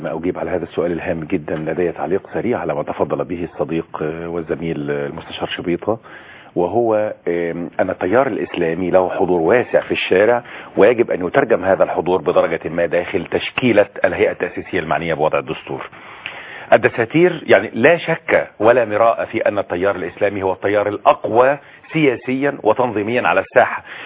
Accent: Egypt; العكس بيحصل عندنا في مصر

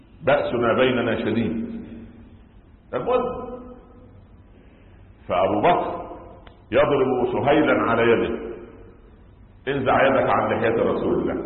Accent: Egypt; يعني ها عندنا في مصر الحمد لله كان اسمه شيخ او عالم او استاذ، هنا عندنا ربنا يبارك في اولادنا في الخليج مطور

